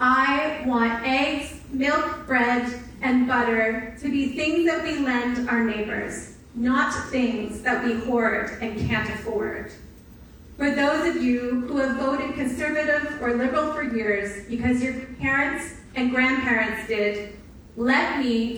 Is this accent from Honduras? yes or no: no; Campbellford, Ontario, Canada; born there; I was born in Campbellford, had my first job at the Quinte Mall. I went to Loyalist College. My mom was a lifelong teacher in this school board. I've raised my own children in Picton and launched my business.